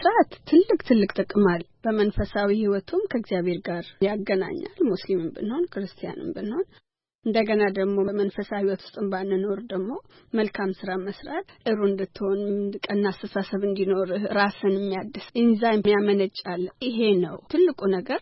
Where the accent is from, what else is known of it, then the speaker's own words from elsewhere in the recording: Chencha, South Ethiopia, Ethiopia; ጨንቻ ነው ተወልጄ አደኩት መብራት በሌለበት መኪና ብዙ በማይገባበትና ውሃ ከጉርጓድ ነው የምንቀዳ ወንዝ ሄደን ነው የምናጠውና